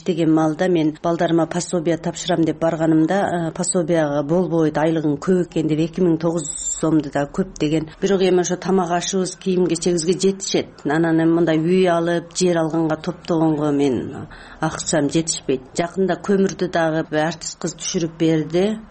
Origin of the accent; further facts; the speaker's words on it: Tajikistan; now in Osh, Kyrgyzstan; Тажикстандан 89-жылы келгенмин. Ошо бойдон ушу жерде жашаймын. 2009-жылы жарандык алдым.